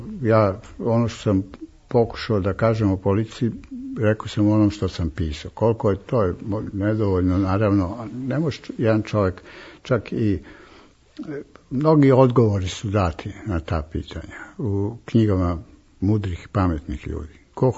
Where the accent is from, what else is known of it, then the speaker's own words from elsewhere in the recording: Serbia; Ali danas ja se izjašnjam, ja sam odrastao u Srbiji.